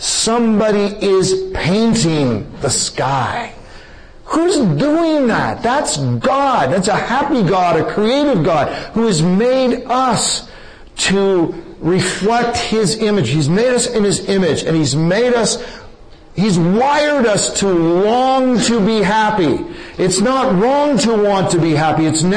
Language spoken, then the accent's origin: English; Portland, Oregon, United States; I'm from Portland, some of you are from the Seattle area, and you know what we're talking about.